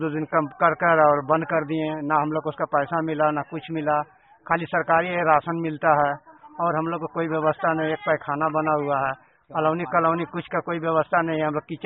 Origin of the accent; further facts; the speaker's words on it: Nai Bazar, Uttar Pradesh, India; नई बाजार मेरा मौजा पड़ता है, जिला गाजीपुर है